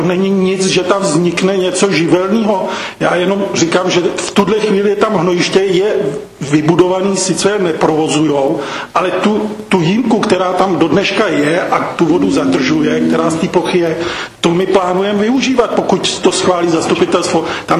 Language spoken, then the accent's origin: Czech; Strakonice, South Bohemian Region, Czechia; No bydlel, nebojte se, já jsem tady od narození ve Strachonicích.